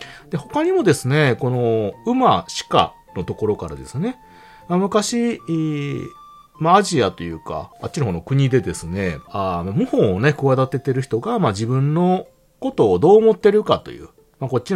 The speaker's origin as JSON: {"language": "Japanese", "region": "Kansai", "country": "Japan", "said": "私は関西の人間なんですけど、これどちらかというとアホの方が馴染みが深くてですね、"}